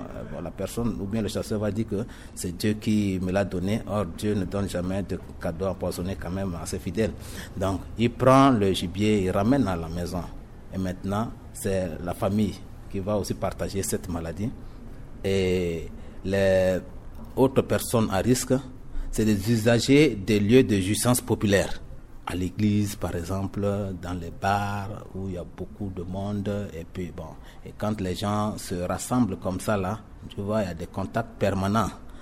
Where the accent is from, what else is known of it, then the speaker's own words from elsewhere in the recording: Central African Republic; en Afrique en général et en particulier chez nous en Centrafrique